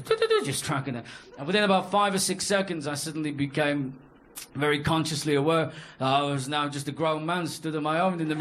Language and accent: English; Liverpool, North West England, United Kingdom; You're also, well, I'm also from Liverpool, I'm also married, I've also got a kid.